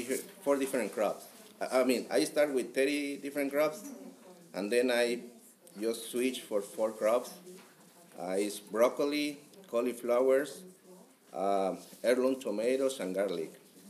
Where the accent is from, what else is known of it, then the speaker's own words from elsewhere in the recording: Mexico City, Mexico; English is a second language; Oh, I am from Mexico City too.